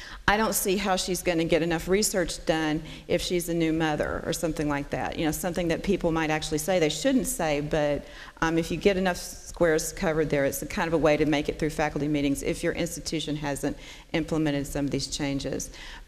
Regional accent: the South, United States; accent: Southern; if y'all can't tell from my accent, I'm from the South, and we're not supposed to say words like that.

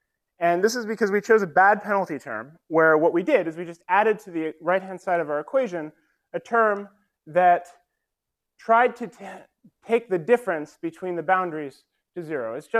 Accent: Colorado, United States; I'm from Colorado, so this is a Colorado supercomputer, Janus.

